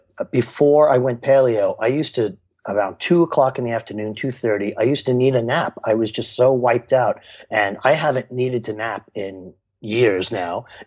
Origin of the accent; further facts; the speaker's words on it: Brooklyn, New York, United States; And also, you know, I'm from Brooklyn. I'm going to have a slice of pizza every now and then.